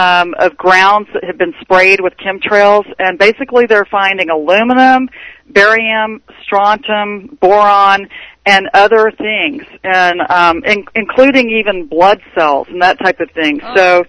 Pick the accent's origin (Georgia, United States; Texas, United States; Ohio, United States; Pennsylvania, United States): Texas, United States; I'm Texan, so we say the word capillary.